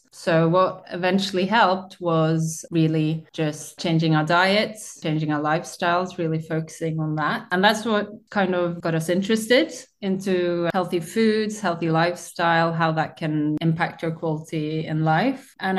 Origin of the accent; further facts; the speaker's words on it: Oslo, Norway; we are two sisters. We grew up in Oslo